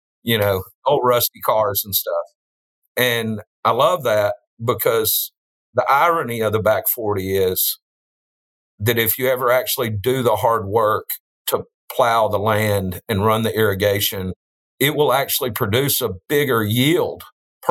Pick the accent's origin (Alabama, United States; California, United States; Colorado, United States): Alabama, United States; Gadsden; we started construction of our production facility in Gadsden, my hometown.